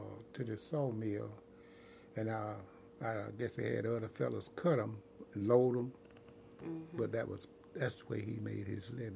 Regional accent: Arlington, Georgia, United States; born there; I was born in Arlington, Georgia. That's Calhoun County.

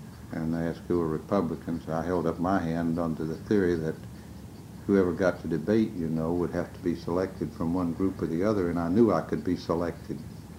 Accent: Gainesville, Florida, United States; born there; I was born in Gainesville, Florida, October the 5th, 1920.

